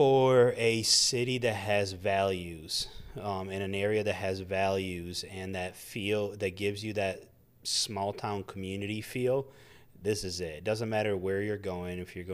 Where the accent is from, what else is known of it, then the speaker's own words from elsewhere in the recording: Sicily, Italy; now in Greenville, United States; It reminded me a lot of the little village that we grew up in Sicily that had that small town feel, but it was still a bigger place.